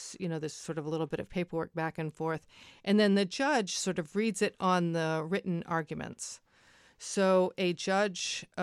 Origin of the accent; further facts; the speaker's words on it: United States; I'm American and I'm used to the American system